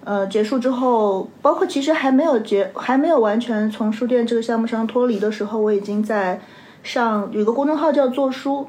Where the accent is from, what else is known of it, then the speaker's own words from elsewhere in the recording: Henan, China; 我回河南老家的时候触动很大